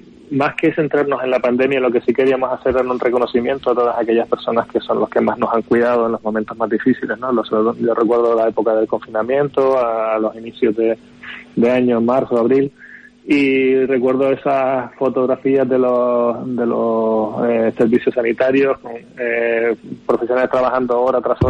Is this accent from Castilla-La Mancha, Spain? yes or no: no; Canary Islands, Spain